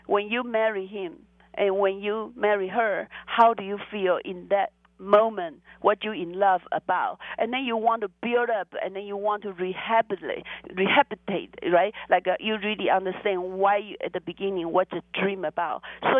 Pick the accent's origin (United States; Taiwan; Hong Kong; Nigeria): Taiwan; From Taiwan.